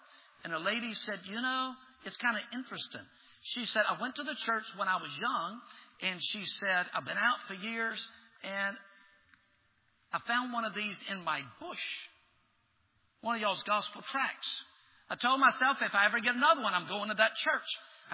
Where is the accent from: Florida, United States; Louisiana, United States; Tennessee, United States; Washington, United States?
Louisiana, United States; Baton Rouge; I'm from Baton Rouge, Louisiana. We thought the Yankees were still the enemies.